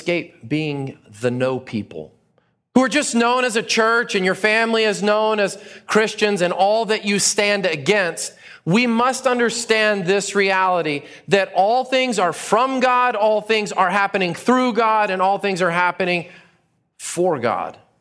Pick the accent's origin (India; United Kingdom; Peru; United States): United States; Texas; I'm a Texan. I'm going to eat some meat.